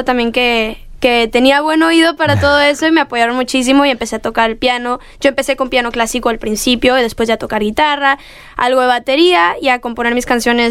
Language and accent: Spanish; Mexico; now in Los Angeles, United States; y yo como mexicana, porque estaba cantando los dos idiomas.